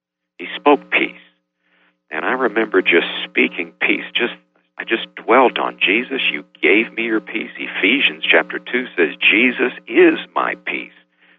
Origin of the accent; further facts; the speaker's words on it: Florida, United States; because I was raised in Florida working in the orange groves picking fruit